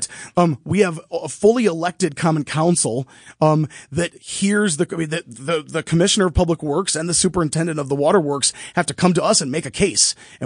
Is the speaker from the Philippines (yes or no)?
no; Jefferson, Wisconsin, United States; I grew up in Jefferson, Wisconsin, great town.